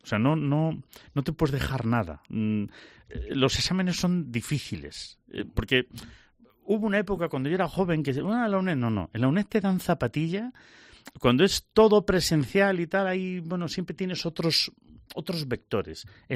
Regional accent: Spain; Cuando tenemos Zetas es que somos españoles.

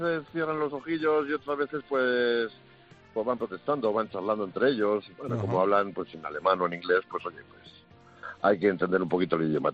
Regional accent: Navalcarnero, Community of Madrid, Spain; Pues en Navalcarnero, en un pueblecito de Madrid.

